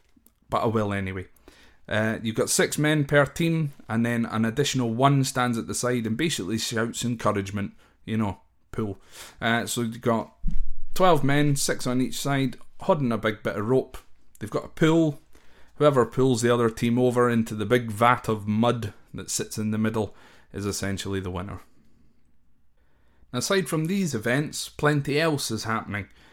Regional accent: Scotland, United Kingdom; but I'm Scottish, so I can kind of accept both.

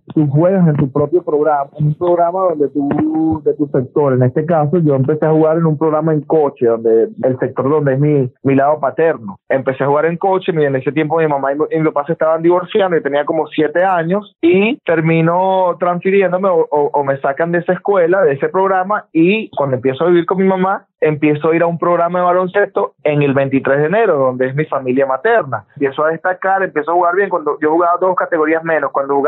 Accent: Caracas, Capital District, Venezuela; Crecí en sectores populares en Caracas. Soy de Caracas, Venezuela. Tuve una infancia muy normal. Compartía con mi familia. Los fines de semana íbamos a la playa en familia. Éramos de clase media.

